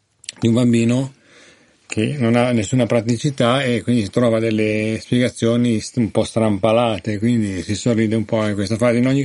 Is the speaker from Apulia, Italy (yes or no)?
no; Liguria, Italy; born there; Io sono nato in Liguria